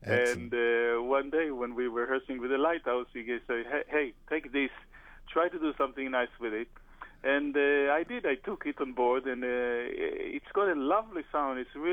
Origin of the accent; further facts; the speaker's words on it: Israel; Where I come from, you know, I grew up in Israel, and most of my early days of developing as a musician were in Israel.